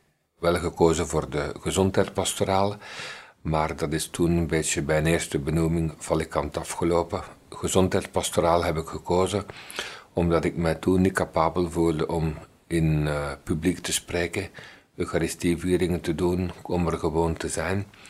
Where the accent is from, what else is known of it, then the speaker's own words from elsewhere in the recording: Meerbeek, Flemish Brabant, Belgium; also born or lived in Leuven; Ja, ik ben in feite geboren in Leuven. Mijn jeugd doorgebracht in Meerbeek, in vogelvlucht op 5 kilometer van Egenhoven.